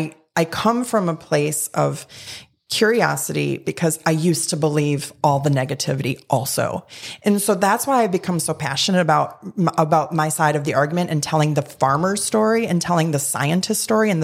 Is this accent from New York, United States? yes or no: no; Iowa, United States; And it's like, congrats, I'm from Iowa. We can't raise chickens in January in Iowa.